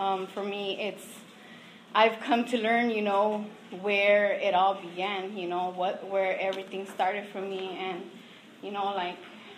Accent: Oxnard, California, United States; also born or lived in Las Vegas, United States; And I was born in Vegas and my mom came. And I grew up in Oxnard.

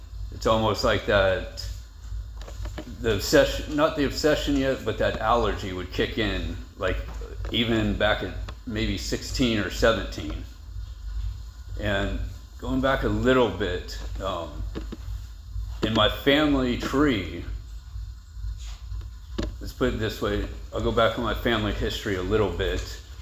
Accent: San Jose, California, United States; So for me, I was born and raised up in the Bay Area, San Jose, and with my parents still together and everything.

